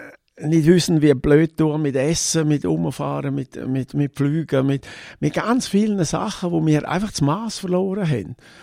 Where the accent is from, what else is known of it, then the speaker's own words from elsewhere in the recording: Graubünden, Switzerland; first language Romansh; German is a second language; Ich bin rätoromanisch aufgewachsen, das ist meine Muttersprache.